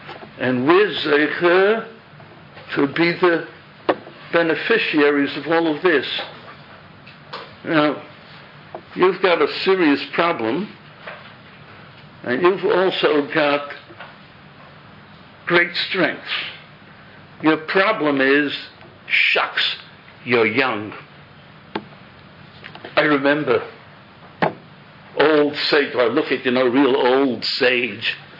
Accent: Brooklyn, New York, United States; born there; All right, I was born in Williamsburg.

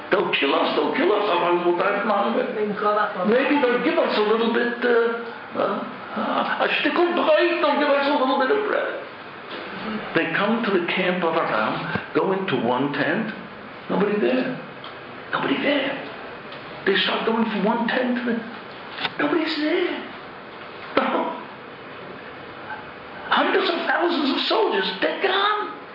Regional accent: Jerusalem, Jerusalem District, Israel; I come from Yerushalayim, and I'm proud that I come from Yerushalayim.

